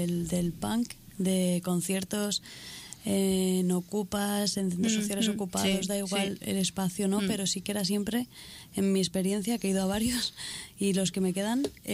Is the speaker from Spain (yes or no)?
yes; Madrid, Community of Madrid, Spain; yo soy Astur madrileña, pero sí, me crié en Madrid, básicamente. O sea, bueno, he estado mucho tiempo en Madrid